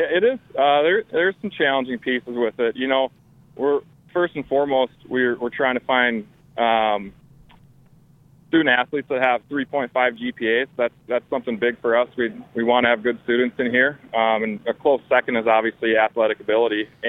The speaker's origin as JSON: {"language": "English", "region": "Minnesota", "country": "United States", "lives_now": "Arizona, United States", "said": "I'm from Minnesota. I graduated from St. Cloud State up there in 2005. And then I played professionally, moved down to Arizona."}